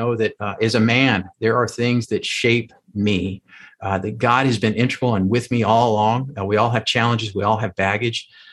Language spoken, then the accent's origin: English; Colorado, United States; I love to ski. I grew up in Colorado.